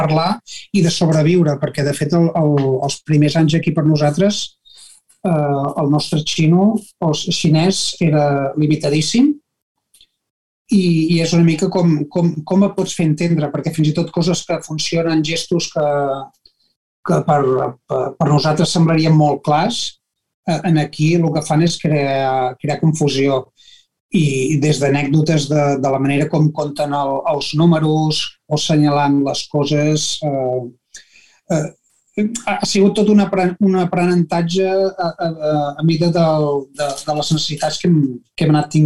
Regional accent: Banyoles, Catalonia, Spain; moved away; no poder tornar a Banyoles, que és d'on jo sóc, de no poder veure ni amics ni família

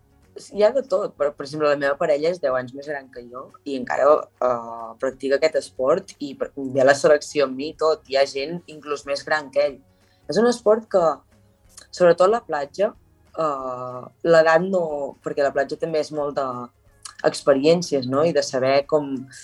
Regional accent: Catalonia, Spain; i a més a la Garrotxa, que és d'on sóc jo

